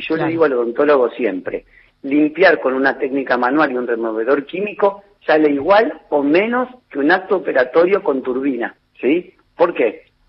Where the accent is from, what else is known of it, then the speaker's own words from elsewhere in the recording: Carcarañá, Santa Fe, Argentina; Soy de Carcarañá, cada una hora de Rosario.